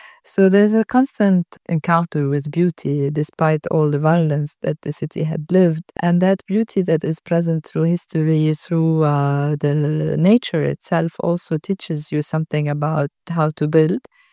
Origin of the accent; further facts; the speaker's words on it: Beirut, Beirut Governorate, Lebanon; I grew up in Beirut looking at the city being built and rebuilt.